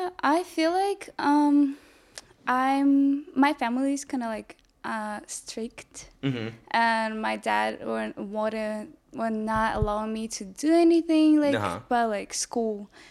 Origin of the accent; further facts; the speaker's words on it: Ukraine; English is a second language; now in United States; I love my whole town so much, and I wish one day I can go back and visit my mom, my friends.